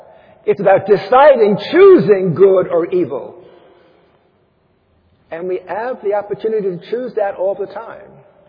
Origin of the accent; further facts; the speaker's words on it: New York, United States; Now, I admit, despite the fact that I am a New Yorker in exile